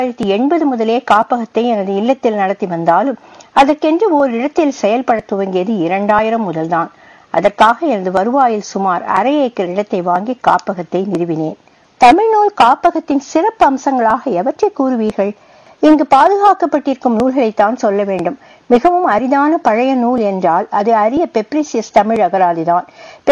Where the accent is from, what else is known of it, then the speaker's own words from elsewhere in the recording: Palladam, Tamil Nadu, India; born there; கோவை பல்லடம் அருகே உள்ள ஒரு சிற்றூரில் நான் பிறந்தேன். பல்லடத்தில் உயர்நிலை கல்வியை முடித்த பின்